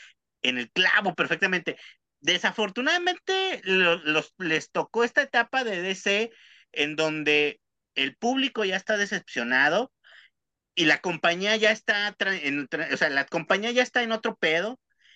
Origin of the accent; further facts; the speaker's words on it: Mexico; yo me siento ofendido como mexicano.